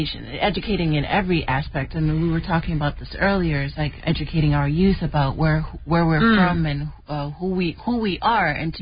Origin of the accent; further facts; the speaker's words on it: Uganda; born there; I was born in Uganda